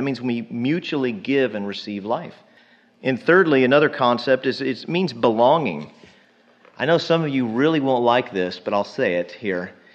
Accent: Texas, United States; I figure we're from Texas. We can say partner.

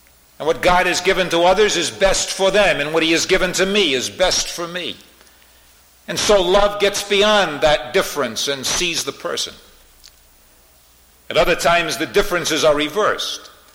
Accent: New York City, New York, United States; born or raised there

